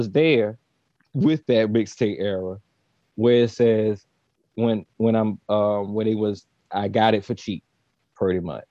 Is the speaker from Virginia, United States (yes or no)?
yes; Virginia, United States; All right, so once again, yes, I am from Virginia. I am from the exact area code